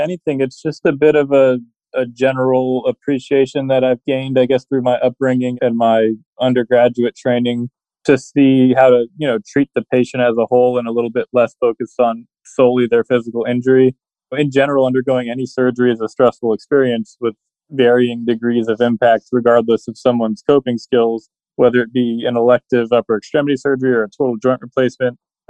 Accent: Miami, Florida, United States; I was raised in Miami by two lovely parents who happened to both be psychologists.

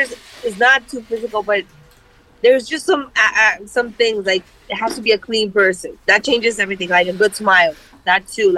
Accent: Colombia; I don't know if it's because I grew up in Colombia, and like, you have to be aware of everything.

